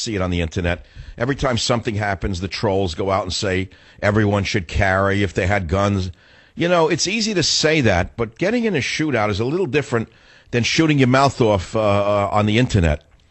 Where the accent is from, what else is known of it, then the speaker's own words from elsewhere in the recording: San Francisco, California, United States; Let's go to KSFO Radio in my hometown of San Francisco.